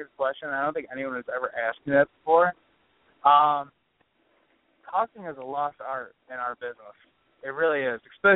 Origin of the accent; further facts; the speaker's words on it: New York, United States; because I'm from New York, so I'm a big Giants fan.